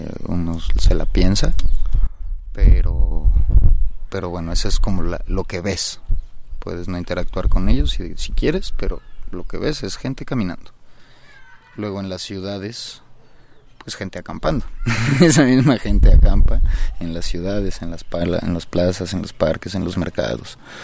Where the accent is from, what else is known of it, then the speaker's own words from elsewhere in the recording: Mexico; uno como mexicano viene siendo lo más parecido a un ciudadano que forma parte del norte global, ¿no?